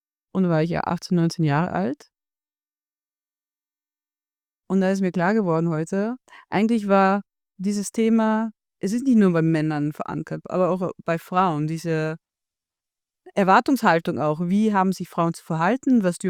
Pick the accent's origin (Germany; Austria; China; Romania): Austria; ich komme aus Österreich